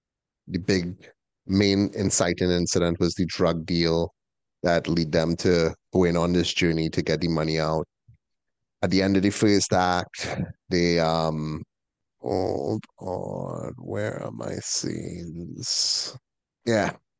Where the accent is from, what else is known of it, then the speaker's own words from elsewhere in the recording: Trinidad & Tobago; now in United States; I given this perspective from a dude who born and raised in Trinidad, right? Who observe American culture from a third world country, right?